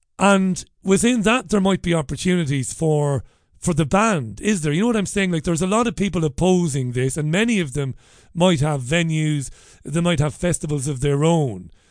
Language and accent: English; Ireland; I grew up in Ireland in the late 1980s, early 1990s, as a real lover of live music.